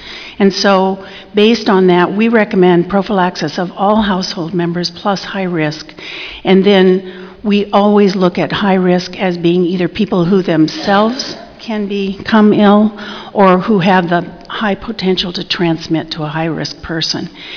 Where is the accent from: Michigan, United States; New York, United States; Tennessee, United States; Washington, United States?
Washington, United States; from Washington State